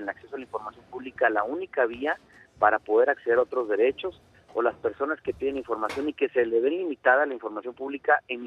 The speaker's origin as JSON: {"language": "Spanish", "country": "Mexico", "said": "yo no tengo la función de legislador, pero sí como mexicano, pues poder aportar"}